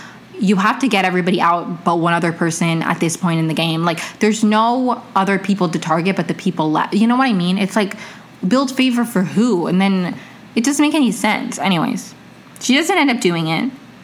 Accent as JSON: {"language": "English", "region": "Maryland", "country": "United States", "tie": "born or raised there", "said": "I grew up in Maryland. A lot of love for fellow Marylanders."}